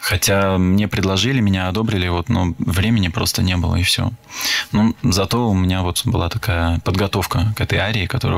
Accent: Paris, Île-de-France, France; я и француз, и русский одновременно, потому что я родился и вырос в Париже, но так как мама моя русская, отец француз, она хотела, чтобы я получил русский язык, русскую культуру

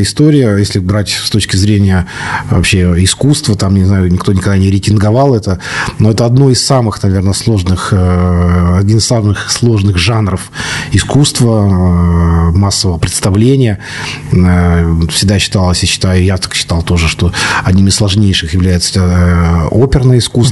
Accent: Perm, Perm Krai, Russia; Я вырос в Перми, я пермяк

